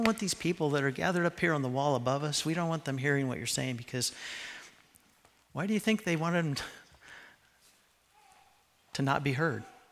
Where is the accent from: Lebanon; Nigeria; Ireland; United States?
United States; Yakima, Washington; I was born and raised in Central Washington in the West Valley School District of Yakima.